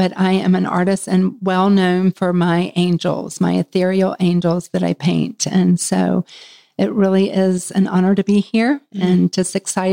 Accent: Charlotte, North Carolina, United States; from Charlotte, North Carolina.

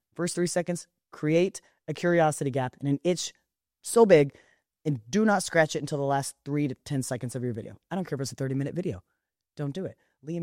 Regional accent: Oklahoma, United States; I'm from Oklahoma. I didn't have exposure, but I love learning from people who are different than me.

